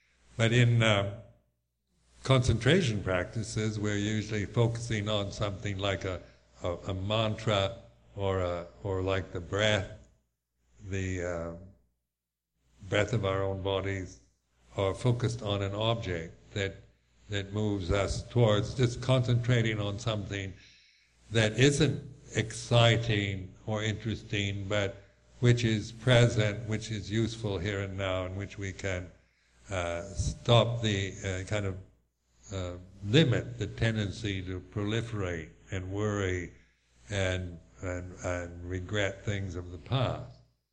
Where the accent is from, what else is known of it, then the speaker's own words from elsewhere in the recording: United States; because being an American, you're culturally conditioned to be critical of everyone else's culture.